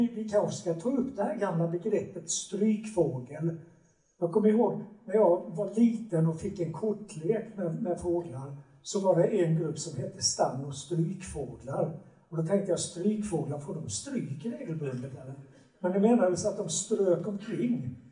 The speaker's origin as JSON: {"language": "Swedish", "town": "Halmstad", "region": "Halland County", "country": "Sweden", "said": "som jag som halmstadbo överhuvudtaget inte kan säga namnet på"}